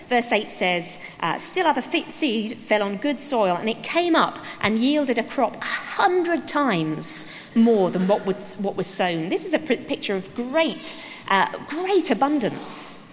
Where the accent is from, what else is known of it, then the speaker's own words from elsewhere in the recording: East of England, United Kingdom; Now, I grew up in Suffolk, surrounded by farms